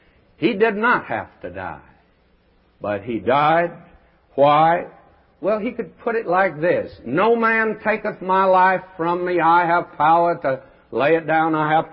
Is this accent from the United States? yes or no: yes; Texas, United States; I could use my hometown in Texas, but nobody would know about it because nobody ever heard of that place.